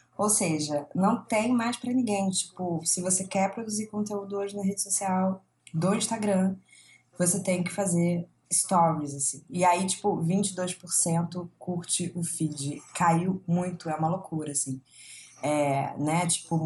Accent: Rio de Janeiro, Brazil; Que os stories, tô muito carioca falando.

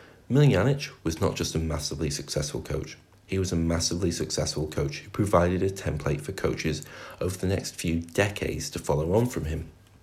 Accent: Scotland, United Kingdom; The 1966 World Cup would simply go on without them, and as a Scot, I can confirm that absolutely nothing of any importance happened there.

